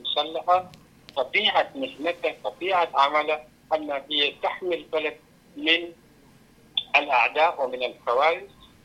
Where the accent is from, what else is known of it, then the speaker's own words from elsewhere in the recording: Sudan; الحل يعني لحسن الحظ يعني لأول مرة يعني نتفق كسودانيين بأنه الحل هو يعني حل جماعي